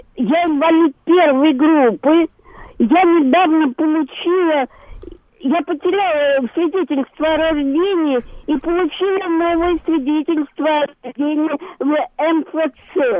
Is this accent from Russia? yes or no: yes; Moscow, Russia; born there; Я родилась в Москве.